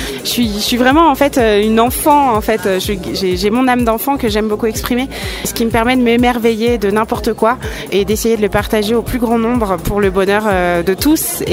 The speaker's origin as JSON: {"language": "French", "region": "Auvergne-Rhône-Alpes", "country": "France", "said": "la montagne c'est ma vie, je suis savoyarde, je suis née en Savoie."}